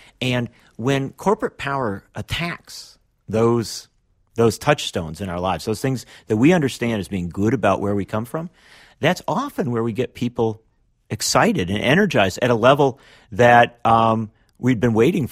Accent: Union Grove, Wisconsin, United States; I went to my hometown of Union Grove, Wisconsin, down in southeastern part of the state

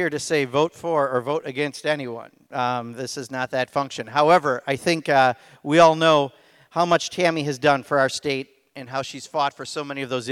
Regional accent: Wisconsin, United States; We are from Wisconsin, right?

